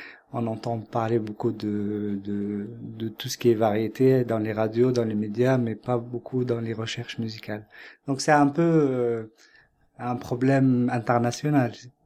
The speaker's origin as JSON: {"language": "French", "country": "Tunisia", "said": "Je viens de Tunisie, donc de la musique aussi traditionnelle, des percussions traditionnelles."}